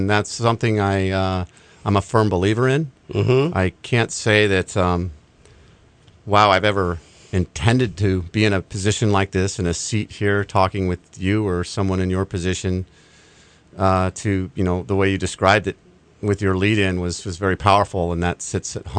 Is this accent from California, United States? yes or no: yes; Redding, California, United States; I was born here, 1962, and born and raised in Reading, and I still call Reading my home.